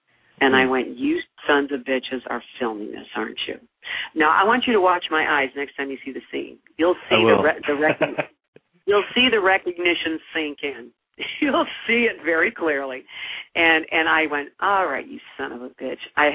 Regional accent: Chicago, Illinois, United States; Billy and I didn't have a lot of scenes directly together, but we're both from Chicago

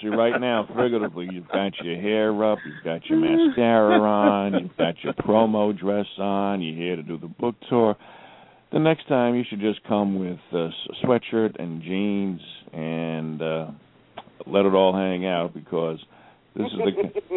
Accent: Montana, United States; Where am I from? Montana.

